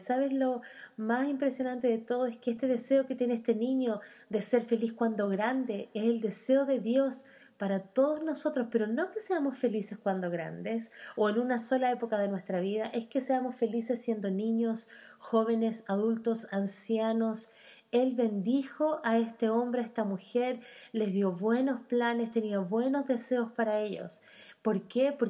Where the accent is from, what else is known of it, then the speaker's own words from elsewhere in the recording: Chile; Ayer veía un video en Facebook de un programa que dan aquí en Chile. Y bueno, yo soy chilena y estoy acá.